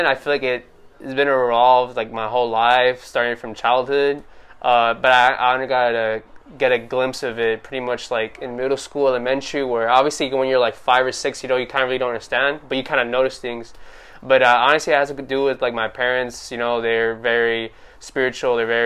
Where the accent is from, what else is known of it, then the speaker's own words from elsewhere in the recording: Hawthorne, California, United States; born and raised in Hawthorne